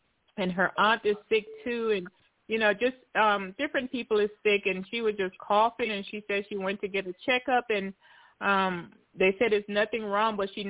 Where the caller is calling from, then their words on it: Tennessee, United States; I am calling from Tennessee.